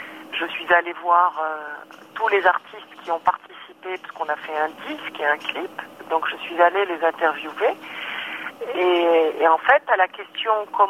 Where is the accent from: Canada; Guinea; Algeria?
Algeria; now in France; Donc je suis algérienne, je suis journaliste algérienne, je suis installée en France depuis 1994.